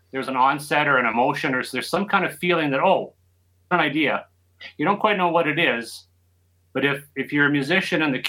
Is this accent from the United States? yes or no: no; Alberta, Canada; I'm from Alberta, born and raised, so it's rock with a little country.